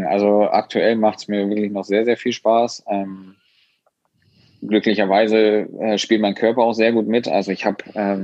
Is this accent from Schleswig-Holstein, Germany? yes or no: yes; Schleswig-Holstein, Germany; Ich als Schleswig-Holsteiner und generell, wir sind aus dem Norden